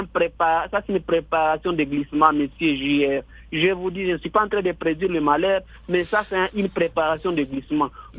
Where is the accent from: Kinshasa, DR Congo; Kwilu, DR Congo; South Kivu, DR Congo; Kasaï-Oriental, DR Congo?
South Kivu, DR Congo; Parce que quand on va commencer ici chez nous, au Sud Kivu